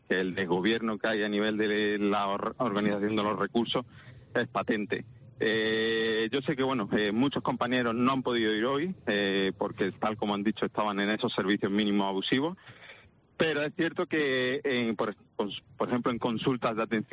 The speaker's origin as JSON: {"language": "Spanish", "region": "Andalusia", "country": "Spain", "moved": "as an adult", "lives_now": "Canary Islands, Spain", "said": "yo soy de Andalucía, yo llevo aquí ya en Canarias desde 2013, llevo 10 años."}